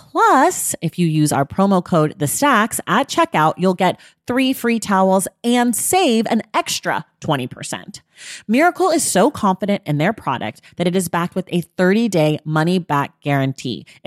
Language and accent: English; California, United States; now in Los Angeles, United States; I mean, I've lived here 7 years now. I'm from Northern California, but I still feel like when I meet someone from LA, I'm like, really?